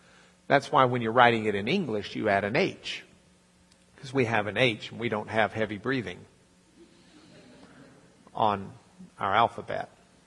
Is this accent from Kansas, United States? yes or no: no; Lubbock, Texas, United States; I'm from Lubbock.